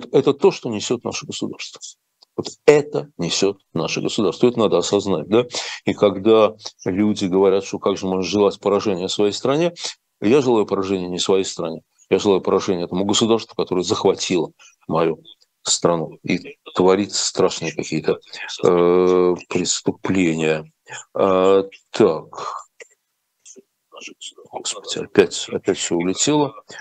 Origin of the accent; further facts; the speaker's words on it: Saint Petersburg, Russia; also born or lived in Moscow; я вообще москвич. И питерский. Я вырос в Питере, жил в Москве.